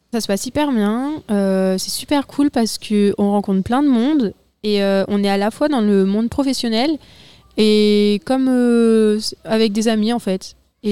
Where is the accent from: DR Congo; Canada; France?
France; Tain-l'Hermitage, Auvergne-Rhône-Alpes; Je viens de Tain-l'Hermitage. J'ai 18 ans